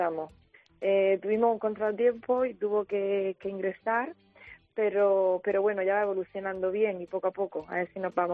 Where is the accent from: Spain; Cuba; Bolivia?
Spain; Murcia, Region of Murcia; Somos del Ranero.